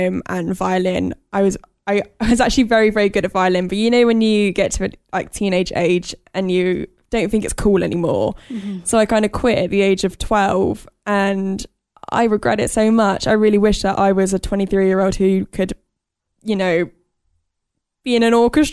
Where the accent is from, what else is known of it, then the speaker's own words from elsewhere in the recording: Southampton, South East England, United Kingdom; I'm a singer from Southampton